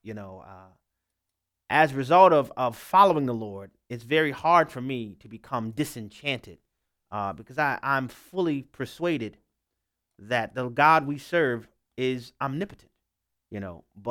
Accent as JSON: {"language": "English", "region": "Louisiana", "country": "United States", "said": "to connect with people who are in Louisiana. Y'all know that's my home state."}